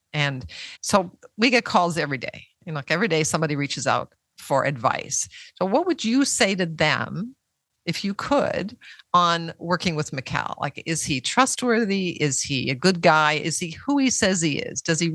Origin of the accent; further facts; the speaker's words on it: Canada; Canada now, like with all the stuff that's happening in Canada, my home country, it's just a mess.